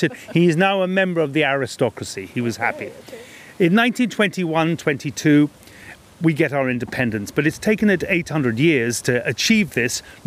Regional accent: Ireland; But I'm proud as an Irishman.

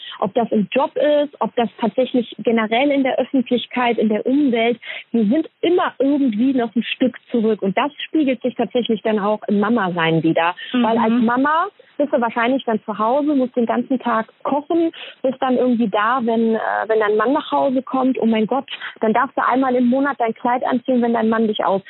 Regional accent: Poland; ich bin Polin

